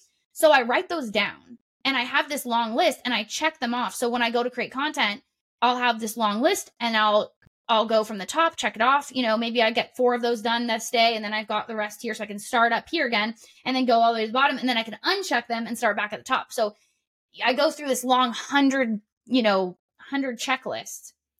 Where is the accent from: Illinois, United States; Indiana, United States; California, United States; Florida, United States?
California, United States; Like I said, I grew up in Northern California, sort of close to San Francisco.